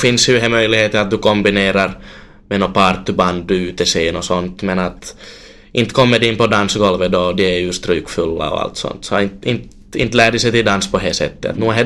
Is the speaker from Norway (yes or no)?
no; Central Ostrobothnia, Finland; eftersom att vi kommer från Kallebynejden allihopa, så har vi det här grundspråket i vår modersmål.